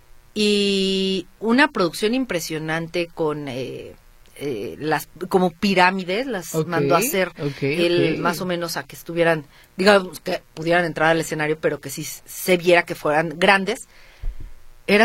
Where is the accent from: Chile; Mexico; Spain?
Mexico; Eso es parte de lo que nos identifica como mexicanos